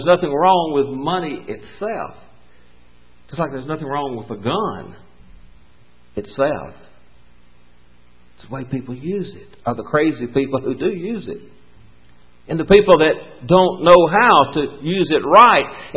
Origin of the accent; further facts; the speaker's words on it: Mississippi, United States; I grew up in Mississippi. We couldn't do anything. And my community couldn't even dance.